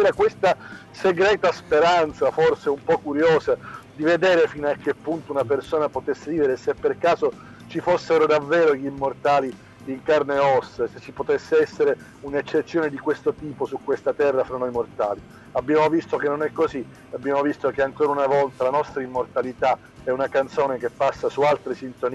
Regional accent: Palermo, Sicily, Italy; da palermitano che sta a Mondello

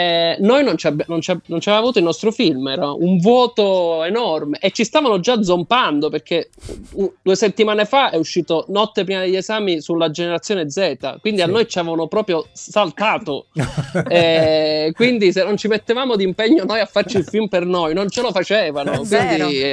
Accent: Sicily, Italy; avremmo potuto dire: in questo paese i ponti li promettono, visto da siciliani, esatto.

